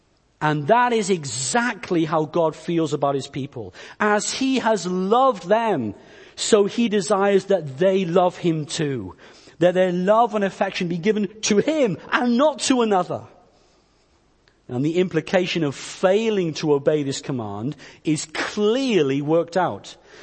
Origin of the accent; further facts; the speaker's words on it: Wales, United Kingdom; born there; I didn't choose to be Welsh. I was born in Wales to Welsh parents.